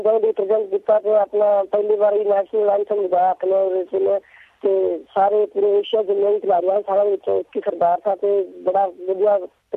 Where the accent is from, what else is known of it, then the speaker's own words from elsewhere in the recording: Karnal, Haryana, India; moved away as an adult; now in Delhi, India; ਮੈਂ ਕਰਨਾਲ ਤੋਂ ਬਿਲੋਂਗ ਕਰਨਾ ਹਰਿਆਣਾ ਵਿੱਚ ਤੇ ਅਸੰਗ ਤਹਿਸੀਲ ਤੋਂ। ਤੇ ਇੱਥੇ 3 ਸਾਲ ਪਹਿਲਾਂ ਮੈਂ ਦਿੱਲੀ ਆਇਆ ਹਾਂ ਪ੍ਰੈਕਟਿਸ ਕਰਨ ਵਾਸਤੇ